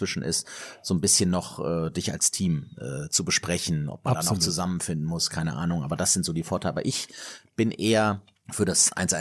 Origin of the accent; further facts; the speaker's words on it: Oberdollendorf, North Rhine-Westphalia, Germany; Das ist einfach, ich komme aus Oberdollendorf